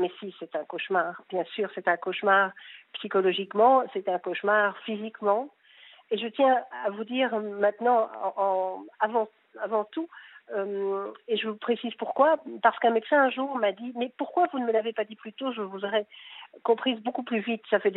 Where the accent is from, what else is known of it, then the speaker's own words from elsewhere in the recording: Belgium; alors que je suis belge, nous sommes belges et nous habitions en Belgique depuis toujours